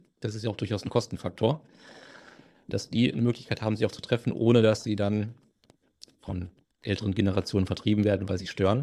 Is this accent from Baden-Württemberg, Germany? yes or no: no; Detmold, North Rhine-Westphalia, Germany; now in Melle, Germany; Also ich bin in Detmold geboren, da sehr lange gelebt, bin dann irgendwann wegen der Arbeit, 2011 war es, glaube ich, nach Osnabrück gegangen und habe da meine Frau kennengelernt. Und dann sind wir zusammen nach Melle gezogen, nach Mellebur.